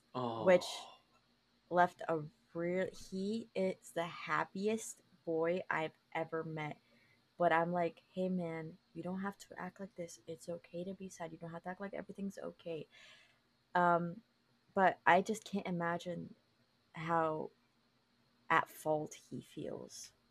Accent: Argentina; Argentina, so we're probably a little bit related.

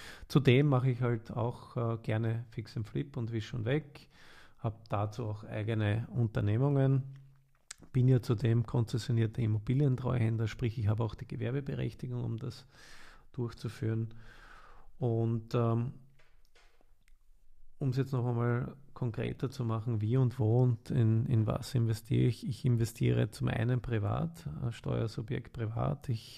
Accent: Vienna, Austria; Wien ist eh klar, ich bin geborener Wiener, ich kenne mich hier aus

